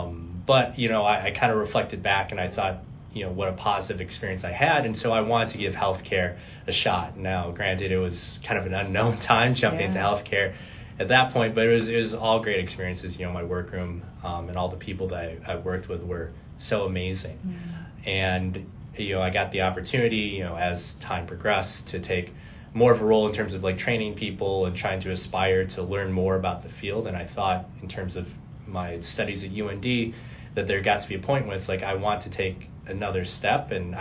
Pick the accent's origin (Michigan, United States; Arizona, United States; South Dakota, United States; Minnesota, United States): Minnesota, United States; Fergus Falls; So in brief, grew up here in Fergus Falls, raised here, graduated from the high school.